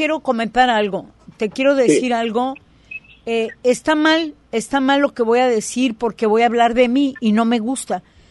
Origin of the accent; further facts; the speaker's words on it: Ciudad Juárez, Chihuahua, Mexico; also born or lived in Mexico City; yo vengo de la frontera, yo vengo de Chihuahua, de Ciudad Juárez. Estuve viviendo mucho tiempo en México, pero vengo de la frontera. En la Ciudad de México yo estudié, trabajé, pero me fui y me regresé a Juárez.